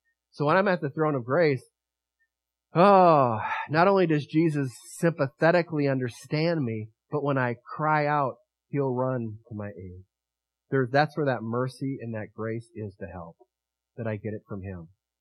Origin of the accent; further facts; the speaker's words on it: Wisconsin, United States; I'm from Wisconsin. I don't do earthquakes. Gee, this is weird. First time I heard my own accent.